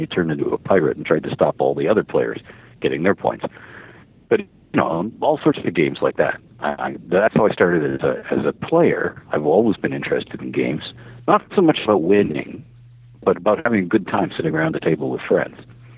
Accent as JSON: {"language": "English", "country": "Canada", "said": "I'm Canadian"}